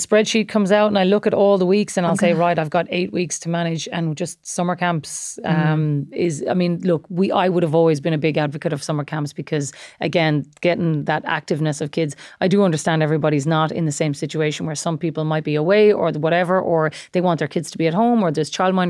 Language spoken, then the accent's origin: English; Australia; Like, let's say when I grew up in Australia, because the seasons are flipped, it's obviously summer over Christmas.